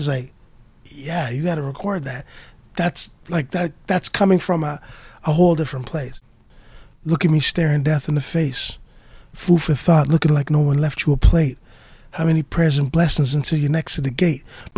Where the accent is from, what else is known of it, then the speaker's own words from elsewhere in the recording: Scarborough, Ontario, Canada; I was raised in Scarborough, Ontario